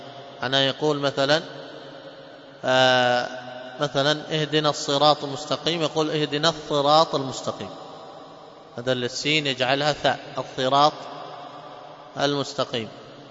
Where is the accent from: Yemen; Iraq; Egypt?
Yemen; Hadhramaut; accent: Hadhrami; مثلا عندنا في لهجتنا هذه حضرمية وشحرية